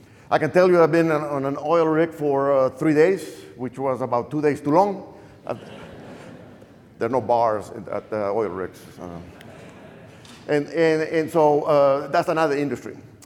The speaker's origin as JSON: {"language": "English", "region": "Lima", "country": "Peru", "second_language": "English", "moved": "as an adult", "lives_now": "United States", "said": "As you can tell, I'm not from Texas. I'm from Lima, Peru. I've been in this country 40 years, and what I can tell you is that this accent will not go away in the next hour."}